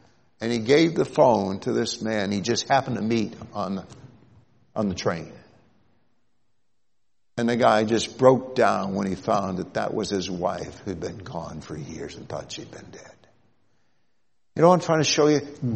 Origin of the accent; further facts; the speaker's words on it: Debrecen, Hajdú-Bihar, Hungary; English is a second language; And I was from Debrecen, an eastern city in Hungary.